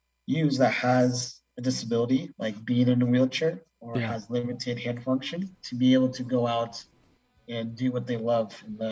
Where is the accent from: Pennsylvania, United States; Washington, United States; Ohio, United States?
Washington, United States; Cheney; I am from Washington State, but I grew up in a small town in Cheney, which is at Eastern Washington, and on a little cattle ranch.